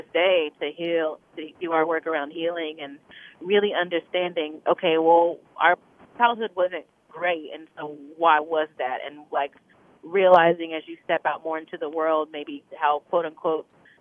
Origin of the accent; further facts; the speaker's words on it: Morganton, North Carolina, United States; my upbringing, which was very much being raised in a village.